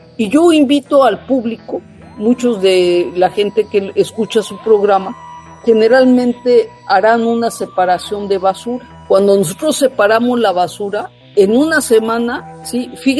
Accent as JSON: {"language": "Spanish", "country": "Mexico", "said": "¿por qué no cambiamos nuestro modelo de consumo y de desecho como población, como mexicanos?"}